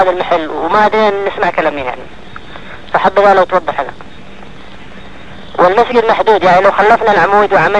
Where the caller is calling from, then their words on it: Jeddah, Makkah Province, Saudi Arabia; انا كلمك من جدة الان.